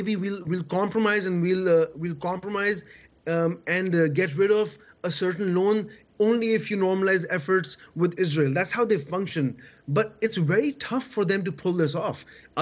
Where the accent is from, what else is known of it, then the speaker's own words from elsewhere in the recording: Pakistan; I'm originally from Pakistan, so I can say this for a fact.